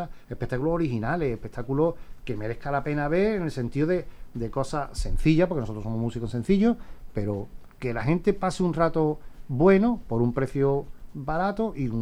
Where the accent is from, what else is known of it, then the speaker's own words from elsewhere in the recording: Andalusia, Spain; Nosotros somos españoles y andaluces y tú sabes nuestra propia forma de hablar